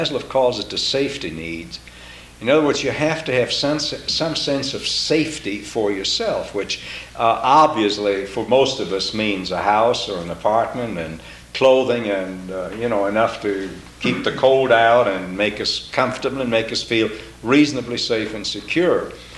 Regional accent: Austria; I was born and reared in Austria, so I went through the Hitler regime

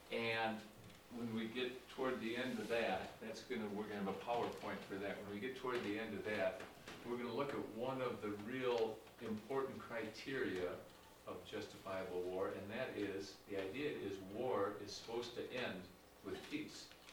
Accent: Minneapolis, Minnesota, United States; I'm from Minneapolis. I'm a retired lawyer.

